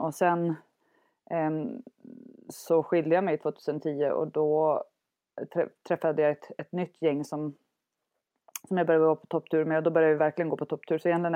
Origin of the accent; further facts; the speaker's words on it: Umeå, Västerbotten County, Sweden; now in Tromsø, Norway; Jag är 39 år. Jag kommer från Umeå, Sverige. Bor numera i Tromsö, Norge.